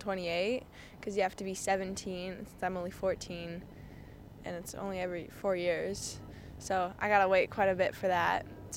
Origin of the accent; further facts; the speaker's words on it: Hazelton, British Columbia, Canada; now in Vanderhoof, Canada; I'm from Hazleton, but I just recently moved to Vanderhoof for schooling.